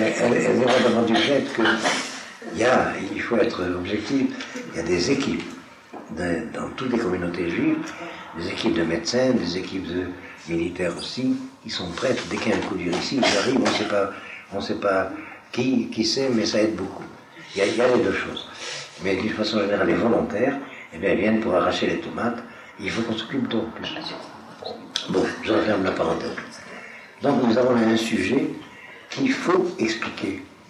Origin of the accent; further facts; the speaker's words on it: Brazil; moi je suis brésilien.